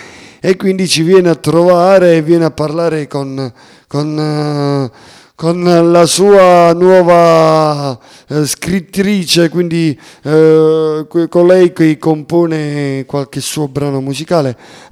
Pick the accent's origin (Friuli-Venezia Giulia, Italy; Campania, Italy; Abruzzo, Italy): Campania, Italy; Sapri; qualche mia serata in qualche lido qui nel mio paese, a Sapri, ricordo a tutti, la perla del sud